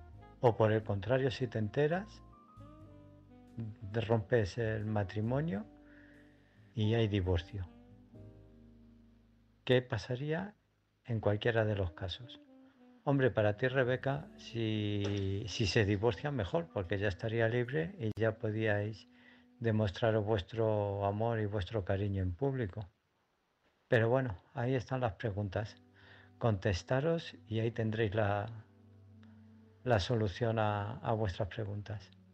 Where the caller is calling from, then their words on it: Illescas, Castilla-La Mancha, Spain; de Illescas.